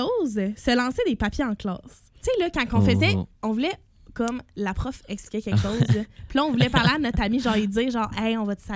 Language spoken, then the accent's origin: French; Magog, Quebec, Canada; Oh, moi, j'ai grandi à Magog.